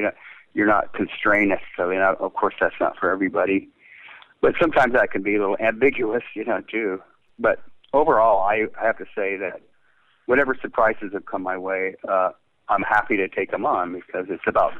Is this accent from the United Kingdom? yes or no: no; Arcata, California, United States; I grew up in Arcata. When you're an artist in a small town